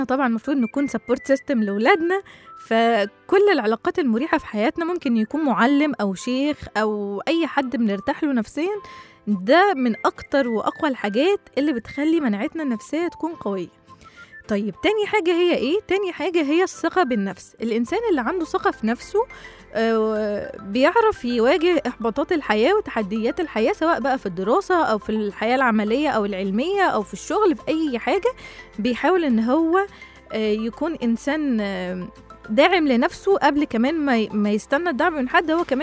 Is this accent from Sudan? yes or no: no; Egypt; واحنا كشعب مصري معروفين ان الشعب المصري يعني معروف بخفة دمه